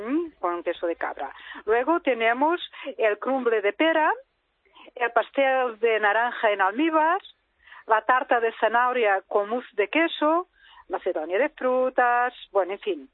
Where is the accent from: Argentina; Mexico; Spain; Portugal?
Portugal; Spanish is a second language; Te iba a decir muy, muy obrigado porque sí, yo soy portuguesa.